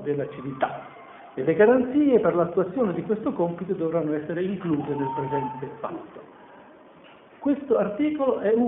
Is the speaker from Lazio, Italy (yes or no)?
yes; Rome, Lazio, Italy; Io che sono romano potrei dirmi che vivo in una terra occupata